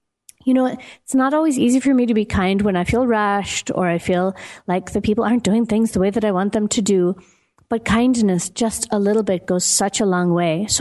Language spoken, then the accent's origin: English; United States; now in Johannesburg, South Africa; one of the things about me living in Johannesburg and getting used to being here after being American and living in a few other countries